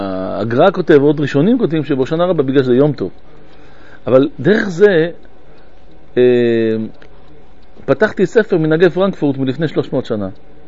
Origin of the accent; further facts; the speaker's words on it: Bat Yam, Tel Aviv District, Israel; אני גדלתי בבת ים